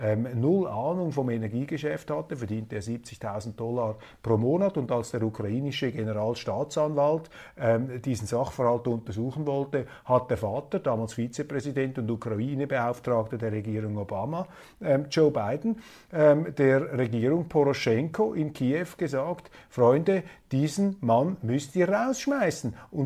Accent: Switzerland; Und hier sage ich als Schweizer von außen betrachtet

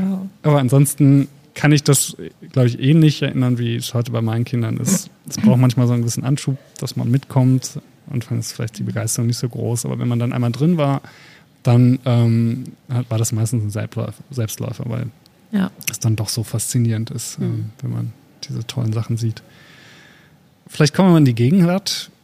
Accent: North Rhine-Westphalia, Germany; hier im Ruhrgebiet, ich komme ja aus dem Ruhrgebiet

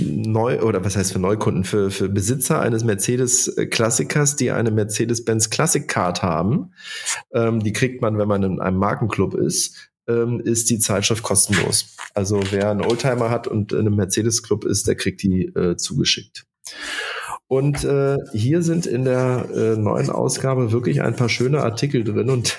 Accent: Berlin, Germany; als Berliner

